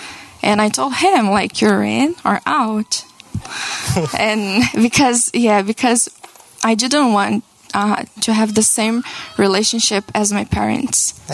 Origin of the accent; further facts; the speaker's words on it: Brazil; Yeah, so I grew up in Brazil in a Christian family.